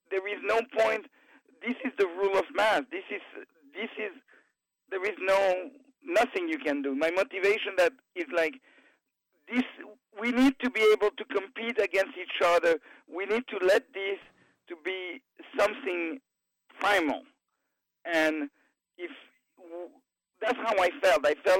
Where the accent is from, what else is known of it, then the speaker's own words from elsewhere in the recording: New York City, New York, United States; unfortunately, I'm a New Yorker. I've been living here all my life, so I was the one that couldn't go back home somewhere.